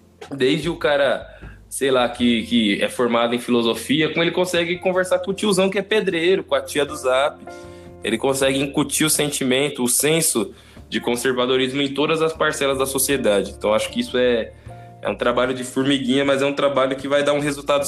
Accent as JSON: {"language": "Portuguese", "town": "Itapevi", "region": "São Paulo", "country": "Brazil", "tie": "born there", "said": "lá na quebrada, lá em Itapevi, onde eu nasci"}